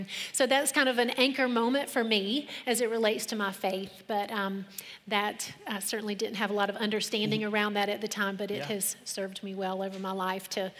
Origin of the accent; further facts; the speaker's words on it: Dublin, Georgia, United States; Well, I grew up in Dublin, Georgia, right in the middle of the state. So Georgia native